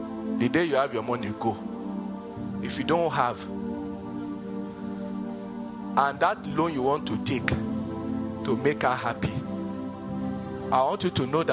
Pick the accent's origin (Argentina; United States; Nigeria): Nigeria; I'm a Nigerian. I have a country.